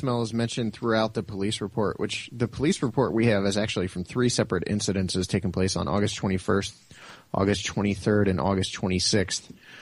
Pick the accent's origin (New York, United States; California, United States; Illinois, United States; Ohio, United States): Ohio, United States; Bolivar; I grew up in Bolivar, which is 15 minutes tops from Minerva.